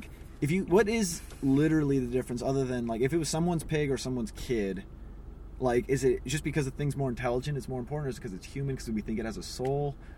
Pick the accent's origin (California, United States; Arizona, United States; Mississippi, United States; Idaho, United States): California, United States; Sacramento; No, in Sacramento, where my hometown.